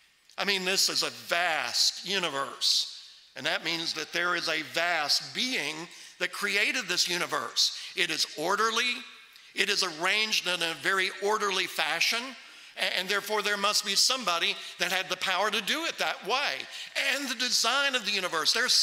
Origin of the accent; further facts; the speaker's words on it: Kentucky, United States; But growing up in Eastern Kentucky, there's lots of opportunities for skeletons to be in a closet.